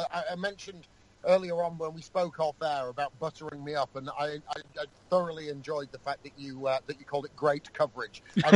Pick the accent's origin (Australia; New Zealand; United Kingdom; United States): United Kingdom; Bolton, North West England; I'm from Bolton originally.